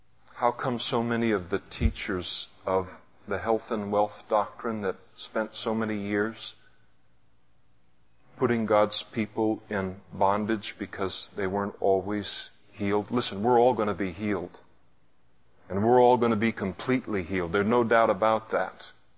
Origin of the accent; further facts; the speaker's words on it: Scotland, United Kingdom; It's also cheaper, and I'm Scottish.